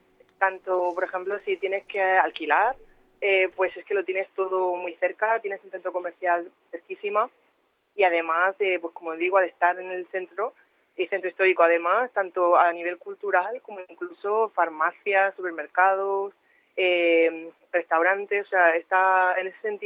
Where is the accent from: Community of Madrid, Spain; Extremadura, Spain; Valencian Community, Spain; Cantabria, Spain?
Valencian Community, Spain; Orihuela; porque yo soy de Orihuela y para mí fue importantísimo eso.